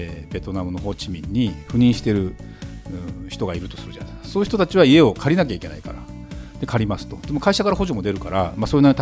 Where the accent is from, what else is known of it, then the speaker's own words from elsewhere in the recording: Saitama, Japan; 私埼玉県出身なんだけど